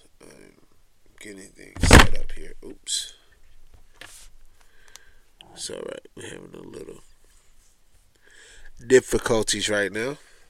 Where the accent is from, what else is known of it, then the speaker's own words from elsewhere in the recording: Atlanta, Georgia, United States; You guys should know, if you didn't know already, I am from Atlanta, Georgia